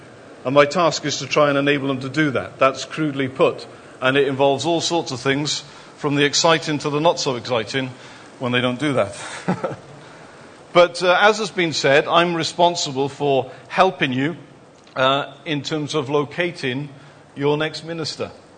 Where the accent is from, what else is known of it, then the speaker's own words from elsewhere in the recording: Penarth, Wales, United Kingdom; born and brought up in Penarth, just down the road.